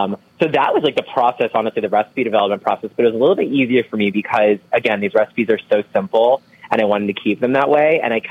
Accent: Florida, United States; I grew up in Florida, I know, sorry. And we had a lime tree in the backyard.

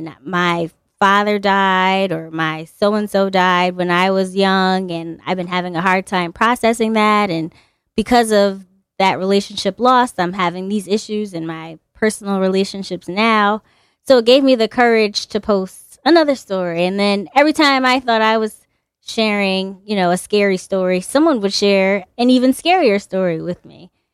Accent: Hamden, Connecticut, United States; also born or lived in New Haven, United States; I was born in New Haven. I lived there for like my elementary years and then... My family moved to Hamden.

